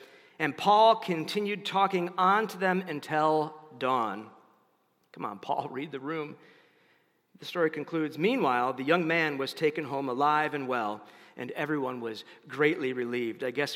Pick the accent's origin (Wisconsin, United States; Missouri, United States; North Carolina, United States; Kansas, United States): Wisconsin, United States; Madison; As many of you know, I'm from Madison, Wisconsin. 4 years of high school and 4 years of college in the 80s, and I went to a high school on the far west side.